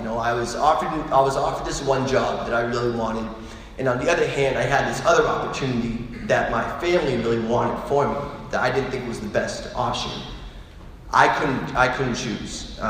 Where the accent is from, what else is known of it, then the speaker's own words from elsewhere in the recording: South Boston, Massachusetts, United States; I come from South Boston, it's a town not too far away from here, and I'm one of 4 boys.